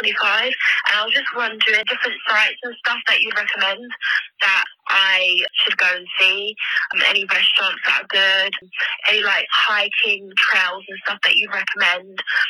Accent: London, United Kingdom; obviously I'm from London, so it's illegal to smoke here.

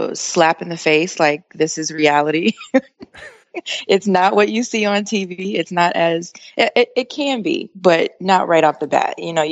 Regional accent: Chicago, Illinois, United States; also born or lived in St. Louis; No, I'm from Chicago originally, but I spent about 8 years in St. Louis.

